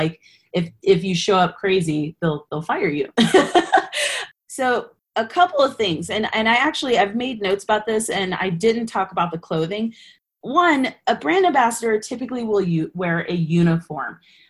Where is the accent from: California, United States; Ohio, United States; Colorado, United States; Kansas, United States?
Colorado, United States; I'm from Colorado. I already use those products.